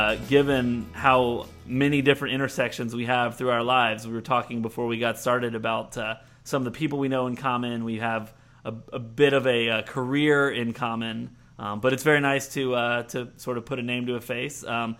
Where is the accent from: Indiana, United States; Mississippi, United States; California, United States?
Mississippi, United States; the camp experience that I had growing up in Mississippi, where we were so connected to the people in the other states because there weren't that many Jews in Mississippi